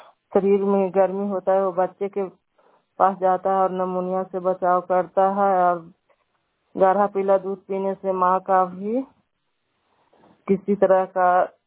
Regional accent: Bihar, India; रक्षा के रहने वाले हूँ। एकंगरसराय ब्लॉक धनवा पेंदापुर पंचायत के CNRP हूँ।

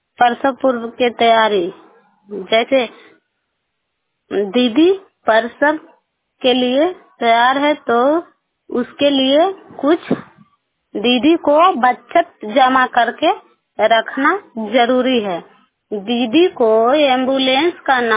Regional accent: Adampur, Bihar, India; और ग्राम आदमपुर के रहने वाला हूँ और पंचायत इचुआ करना है, प्रखंड नादीगंज जिला नवादा से मैं बोल रहा हूँ

